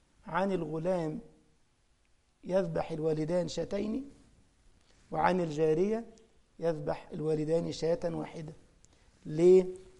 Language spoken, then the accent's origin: Arabic; Egypt; احنا عندنا في مصر كده كان بتبقى طبلية من خشب كده بأربع رجلين زي المائدة يعني